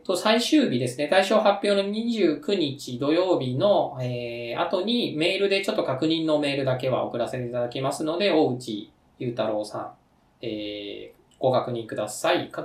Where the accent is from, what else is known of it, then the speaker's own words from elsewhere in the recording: Tokyo, Japan; 東京、僕、東京人ですから